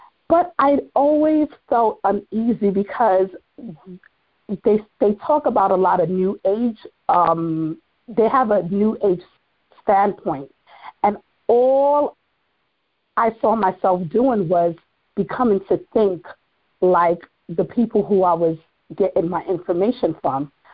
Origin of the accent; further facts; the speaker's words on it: New York, United States; I am originally from New York. Well, actually, I do live in New York.